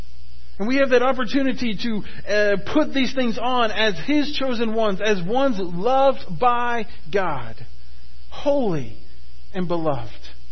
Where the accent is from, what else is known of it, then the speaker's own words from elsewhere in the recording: Florida, United States; path of those hurricanes as they came across Florida, three of them intersected right over the top of my hometown.